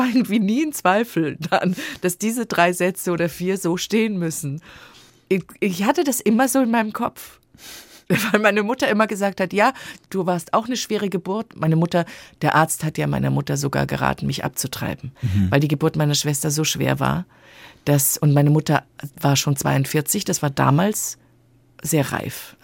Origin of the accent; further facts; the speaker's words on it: Munich, Bavaria, Germany; also born or lived in Tegernsee; Und am Tegernsee gar nicht, da bin ich ja nur geboren. Am Chiemsee war ich ein halbes Jahr. Also ich bin aufgewachsen tatsächlich in München.